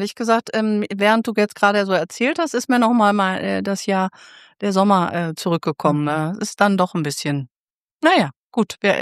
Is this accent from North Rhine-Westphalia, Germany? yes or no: yes; Iserlohn, North Rhine-Westphalia, Germany; born there; now in Hamburg, Germany; Ich bin gebürtig im Sauerland, in Iserlohn.